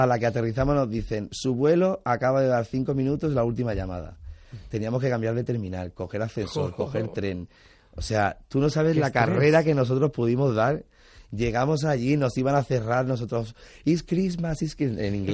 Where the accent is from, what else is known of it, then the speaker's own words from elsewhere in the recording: Badalona, Catalonia, Spain; also born or lived in Córdoba; yo soy de Badalona, soy de una ciudad pegada a Barcelona, sí. Yo me he criado siempre entre Córdoba y Badalona porque mis padres son de Córdoba y siempre hemos estado a caballo entre una ciudad y otra.